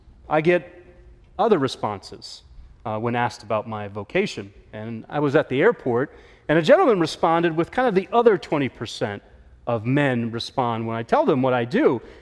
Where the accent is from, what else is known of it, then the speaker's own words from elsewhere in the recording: Manlius, New York, United States; No way, I'm from Manlius. That's crazy. You know, what are the chances another family from Syracuse would be at this hotel?